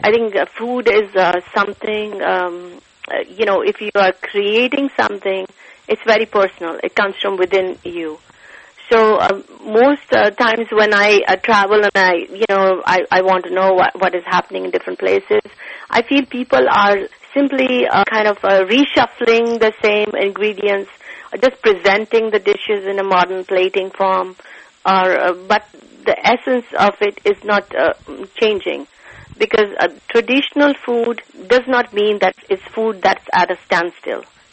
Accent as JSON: {"language": "English", "town": "New Delhi", "region": "Delhi", "country": "India", "tie": "born or raised there", "lives_now": "United States"}